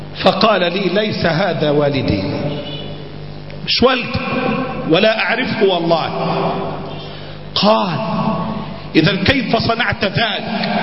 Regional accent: Egypt; ده أنا مصري

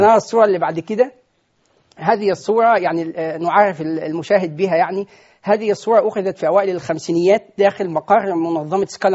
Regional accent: Egypt

